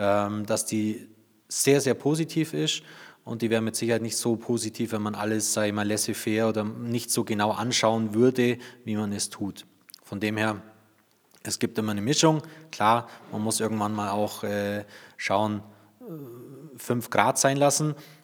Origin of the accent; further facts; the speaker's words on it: Füssen, Bavaria, Germany; ich bin gebürtiger Füssner, Weißenseer, ganz genau gesagt. Bin hier aufgewachsen, zur Schule gegangen, hier meine Lehre gemacht